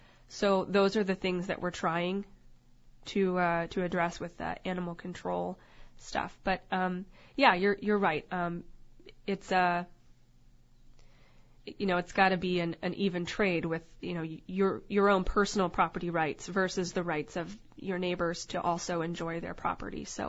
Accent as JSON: {"language": "English", "region": "East Coast", "country": "United States", "tie": "born or raised there", "lives_now": "Alaska, United States", "said": "Interestingly enough, so I'm not an Alaskan. I was I'm an import. I grew up on the East Coast"}